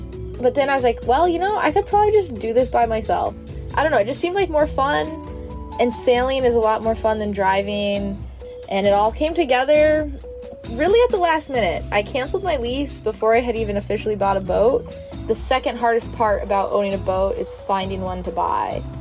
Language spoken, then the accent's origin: English; Idaho, United States; now in Detroit, United States; I grew up in Idaho. I, like, never even noticed sailboats. Didn't know anything about it. And then after college, when I moved to Detroit, I was new to the city.